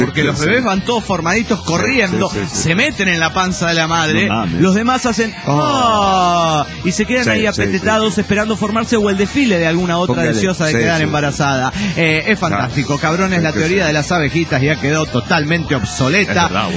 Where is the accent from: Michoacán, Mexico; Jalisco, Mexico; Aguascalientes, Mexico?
Jalisco, Mexico; Guadalajara; de Guadalajara.